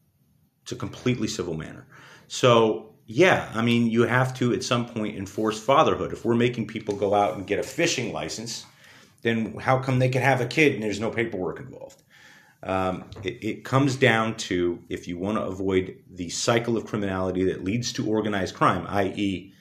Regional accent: New York City, New York, United States; If you know, my hometown is New York City. And I had luckily gotten my start in the mid-90s in New York.

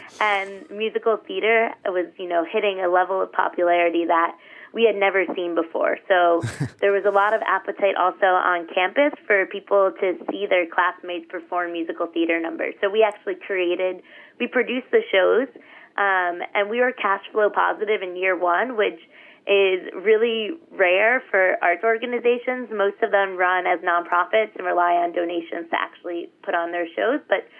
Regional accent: Villanova, Pennsylvania, United States; I am from Villanova, Pennsylvania, which is one of the suburbs outside of Philadelphia.

